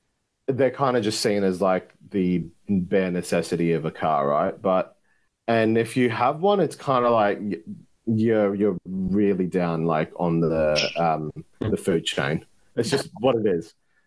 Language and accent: English; Turkey; I'm going to bring up one from where I grew up in Turkey.